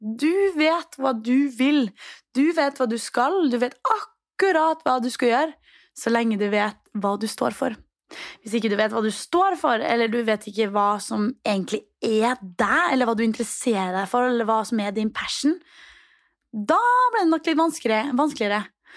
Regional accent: Trondheim, Trøndelag, Norway; Når jeg var hjemme I Trondheim

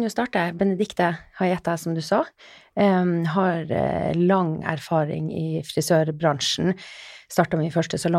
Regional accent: Finnmark, Norway; now in Oslo, Norway; Jeg kommer nordfra, helt fra Finnmark, men har blitt Oslo-dame etter hvert.

